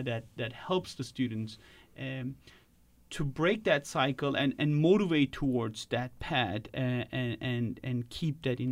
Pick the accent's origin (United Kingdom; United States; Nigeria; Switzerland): Switzerland; I was born and raised in Switzerland.